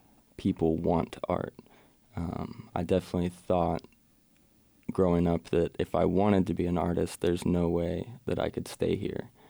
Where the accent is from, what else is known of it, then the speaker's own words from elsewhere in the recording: Waco, Texas, United States; Born and raised in Waco. Never thought I would end up going to Baylor and sticking around, but I did